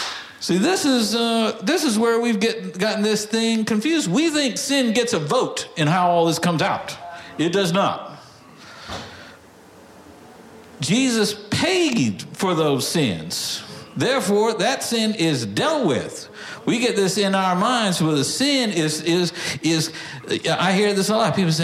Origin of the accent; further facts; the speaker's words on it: Texas, United States; In Texas, we have a saying. I'm from Texas. We have sayings in Texas.